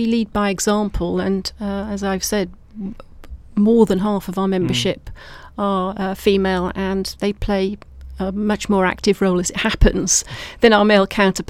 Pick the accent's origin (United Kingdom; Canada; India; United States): United Kingdom; Cardiff, Wales; I come from Cardiff.